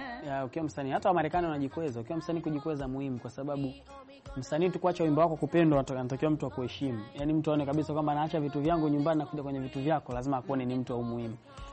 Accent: Tanzania; Sasa sisi tumezaliwa Tanzania, tumekulia Tanzania, tuko Tanzania.

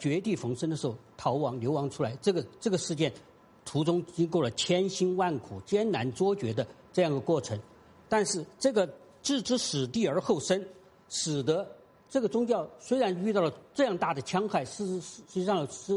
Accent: China; 我们中国人很多知道佛教其实原来从印度发源，

